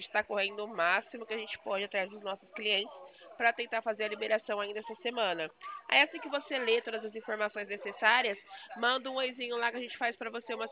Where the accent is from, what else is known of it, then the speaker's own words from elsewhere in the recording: Barretos, São Paulo, Brazil; Aqui nós somos da região de Barretos, interior de São Paulo.